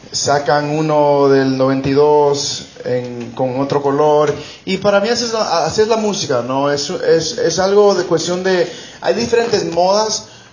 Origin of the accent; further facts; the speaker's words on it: New York, United States; Yo nací y me crié en Nueva York.